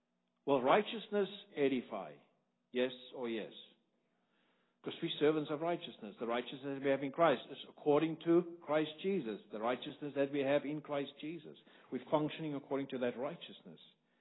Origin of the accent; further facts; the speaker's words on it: South Africa; I come from South Africa and we sit on the right hand side of the car.